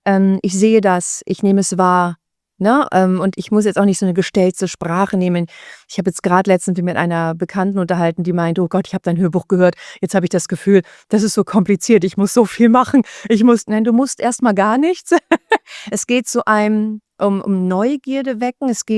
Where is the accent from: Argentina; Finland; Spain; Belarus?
Spain; also born or lived in Germany; ja, aber ich bin auch Spanierin, habe in Deutschland gelebt, das ist ja nicht dasselbe.